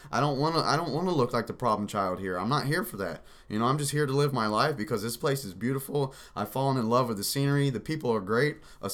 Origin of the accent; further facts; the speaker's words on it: Louisiana, United States; born there; also born or lived in Las Vegas; Well, you know, I was born in Louisiana, and I actually came here from Vegas